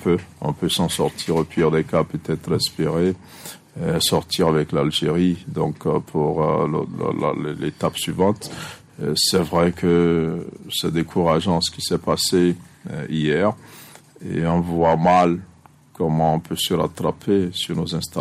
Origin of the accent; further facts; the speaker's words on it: Togo; pour que ceux qui doutent encore d'eux-mêmes, en tant que Togolais, dans plusieurs secteurs, sachent qu'on a quand même le potentiel.